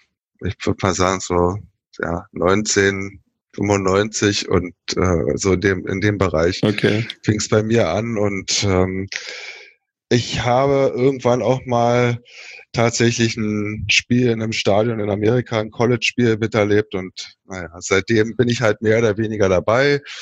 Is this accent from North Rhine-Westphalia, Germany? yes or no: no; Berlin, Germany; Ich bin aus Berlin.